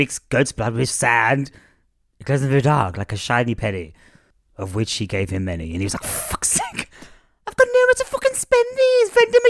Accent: Scotland, United Kingdom; I'm Scottish and you're posh and British. Let's make a podcast.

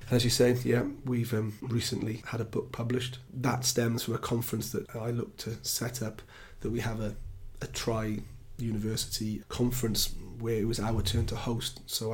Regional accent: Swansea, Wales, United Kingdom; playing for my hometown club, captain in my hometown club as well

